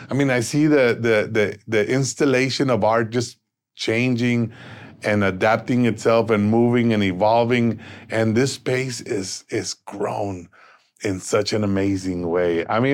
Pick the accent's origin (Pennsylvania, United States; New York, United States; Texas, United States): Texas, United States; Brownsville; You know, I'm from Brownsville, Texas.